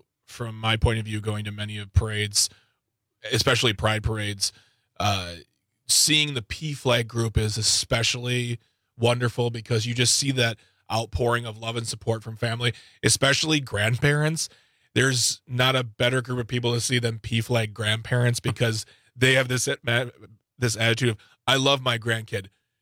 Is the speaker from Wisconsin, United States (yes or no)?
yes; Waukesha, Wisconsin, United States; I was born and raised in Waukesha, and I know how Waukesha can be.